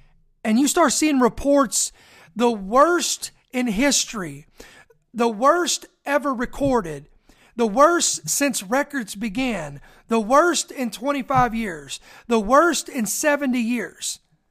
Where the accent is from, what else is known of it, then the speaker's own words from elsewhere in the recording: Kentucky, United States; born there; I live in southern Indiana. I'm a little bit farther north to be called a southerner, but I was born in Kentucky, so I can call myself a southerner.